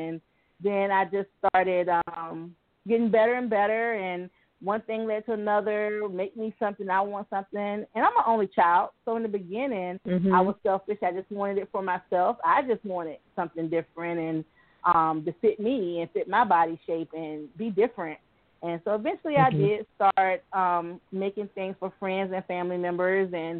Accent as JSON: {"language": "English", "town": "Virginia Beach", "region": "Virginia", "country": "United States", "said": "I'm originally from Virginia Beach area, and I was living in Norfolk"}